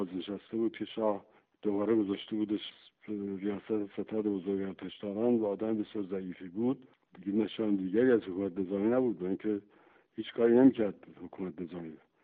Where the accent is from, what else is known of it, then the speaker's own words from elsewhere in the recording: Iran; moved away; بعد که از ایران بیرون آمدم